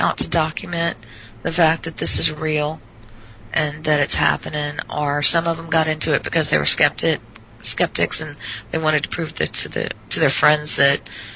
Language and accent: English; Monroe, Louisiana, United States; Well, I was raised in Monroe